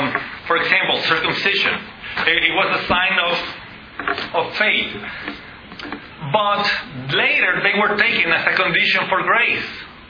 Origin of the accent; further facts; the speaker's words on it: Mexico; I grew up in Mexico with Catholic people, and usually infant baptism doesn't help anyone.